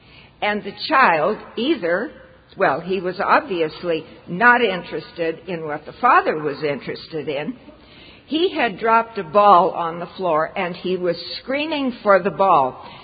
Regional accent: Toronto, Ontario, Canada; I'm from Toronto

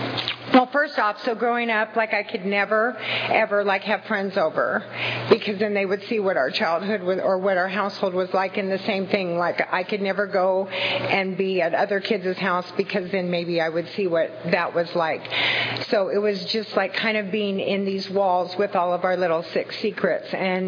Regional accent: Fresno, California, United States; So I was born and raised in Fresno, and my mom was an absolute alcoholic drug addict

